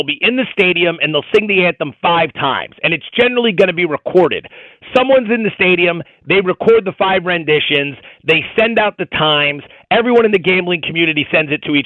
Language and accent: English; Philadelphia, Pennsylvania, United States; Growing up in the Philadelphia area